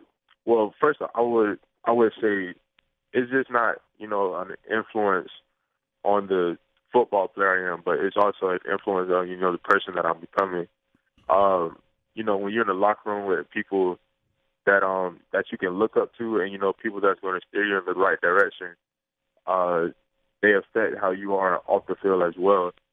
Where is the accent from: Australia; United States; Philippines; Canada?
United States; Riviera Beach, Florida; Yeah, I guess just from, where I'm from Rivera Beach.